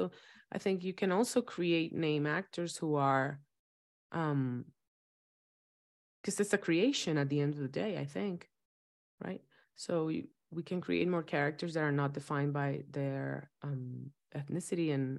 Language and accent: English; Dominican Republic; Well, I was raised in Dominican Republic.